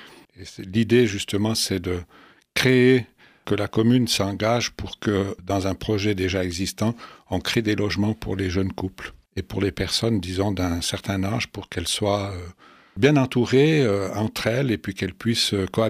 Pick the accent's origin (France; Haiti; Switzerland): Switzerland; Saint-Martin, Valais; je suis un ressortissant de la commune de Saint-Martin. J'y suis né. J'ai passé une bonne partie de ma vie à l'extérieur du canton, 28 ans notamment. Et puis je suis revenu en Valais